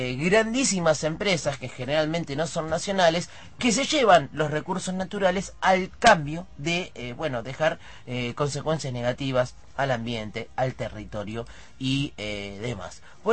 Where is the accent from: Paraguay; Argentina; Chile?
Argentina; qué derechos tenemos nosotros como argentinos